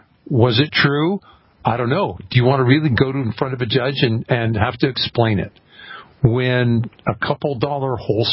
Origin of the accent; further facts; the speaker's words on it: Louisiana, United States; This one in my home state of Louisiana.